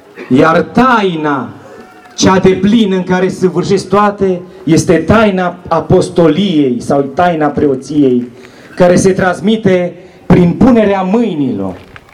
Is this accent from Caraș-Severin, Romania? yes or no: no; Spermezeu, Bistrița-Năsăud, Romania; voi fi la biserica din satul meu natal, Spermezeu